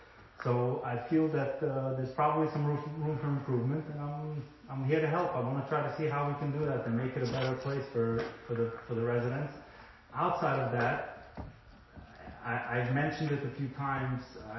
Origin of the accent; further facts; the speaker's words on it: Muncie, Indiana, United States; I grew up in Muncie to begin with.